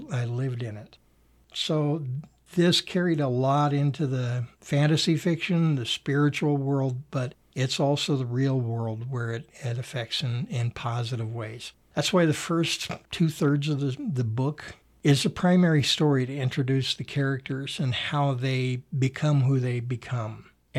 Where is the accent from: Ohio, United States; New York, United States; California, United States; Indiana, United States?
California, United States; Anaheim; born there; I was born in Anaheim Memorial Hospital, a building that no longer exists like so many others. I was born back in 1960